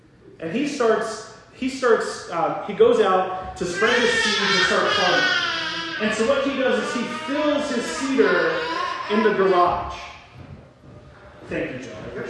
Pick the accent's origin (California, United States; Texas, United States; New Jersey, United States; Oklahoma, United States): New Jersey, United States; Ocean City; I'm from Ocean City, New Jersey, I'm from the beach. I have no farming skills or history whatsoever.